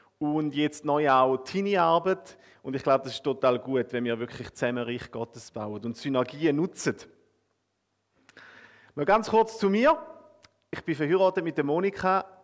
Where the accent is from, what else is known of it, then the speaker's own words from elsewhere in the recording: Eastern Switzerland, Switzerland; born there; Und ihr hört, ich bin gebürtiger Ostschweizer. Ich rede nicht Zürichdeutsch.